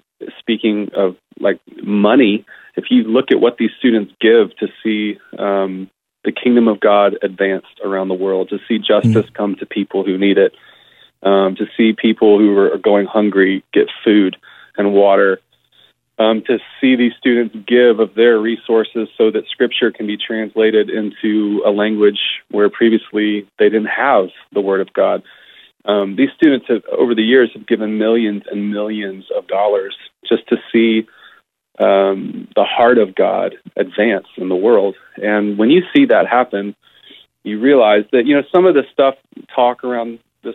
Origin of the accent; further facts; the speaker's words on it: Marietta, United States; But so growing up in Marietta and being close to Third, just watching that whole rocket take off was like incredible.